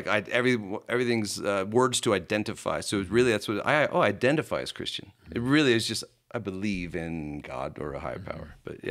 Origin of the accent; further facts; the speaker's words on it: New Jersey, United States; And I grew up in New Jersey. It's like the biggest church is 200 people, and you had three people on staff.